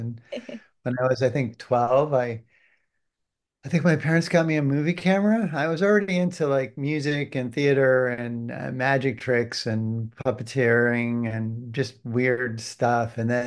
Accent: Cleveland, Ohio, United States; I'm from outside Cleveland. All right. Yeah. We were kind of in the boonies, you know, not too far from the cornfields way back when.

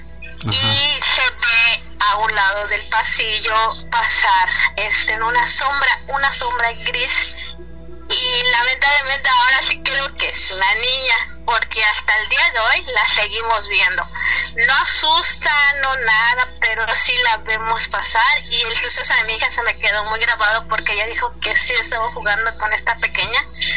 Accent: Mérida, Yucatán, Mexico; yo soy de aquí de Mérida y normalmente aquí abundan mucho los relatos.

